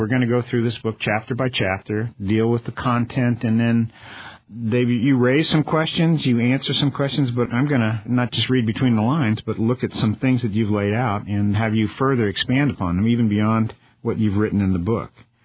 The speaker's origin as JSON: {"language": "English", "town": "Brooklyn", "region": "New York", "country": "United States", "tie": "born there", "said": "I was born in Brooklyn. You know, I know New York City."}